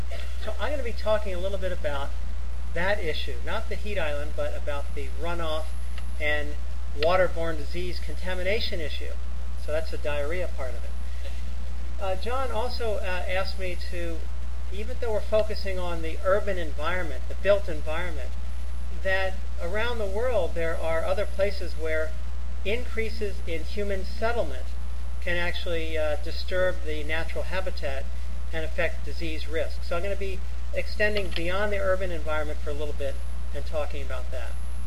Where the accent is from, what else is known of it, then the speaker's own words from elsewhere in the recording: Baltimore, Maryland, United States; And this is my hometown, Baltimore, Maryland, in the year 2025.